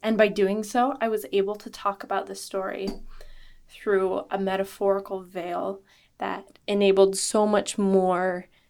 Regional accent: Idaho, United States; born there; And I was adopted from Southern Idaho, the same state I currently live in, and know all of my biological family.

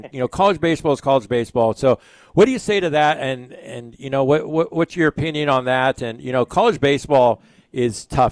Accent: Linden, California, United States; growing up in Linden and coming back to California, there was a lot of hope.

